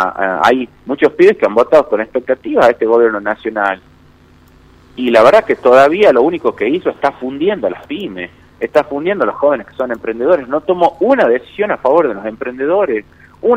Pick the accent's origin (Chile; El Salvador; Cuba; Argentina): Argentina; nosotros como argentinos